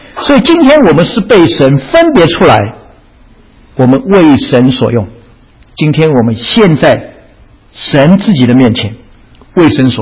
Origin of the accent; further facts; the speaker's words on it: China; 尤其是我是觉得我们中国人那个脸面很重要，是不是？